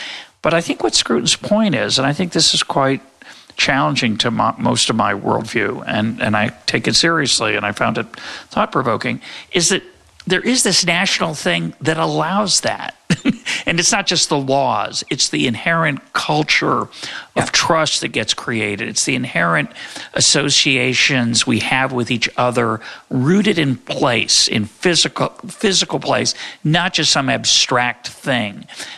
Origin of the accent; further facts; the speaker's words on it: United States; born there; I was born in America, but. As I grew up, a lot of the time, and I grew up like you, I had a very patriotic feeling in many times in my life.